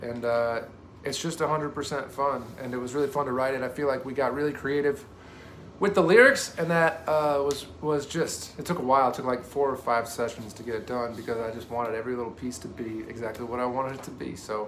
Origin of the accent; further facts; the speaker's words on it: Michigan, United States; We're both from Michigan.